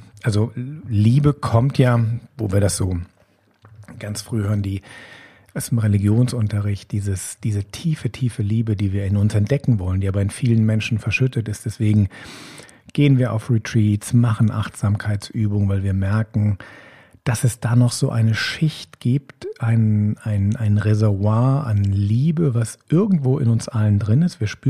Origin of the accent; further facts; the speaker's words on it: Rhineland, Germany; die Prägung, die ich einfach hier bei uns im Rheinland mitbekommen habe, in dieser, ich sag mal, rheinisch-katholischen Kirche. Da war sehr viel Bodenständigkeit, sehr viel Heimat.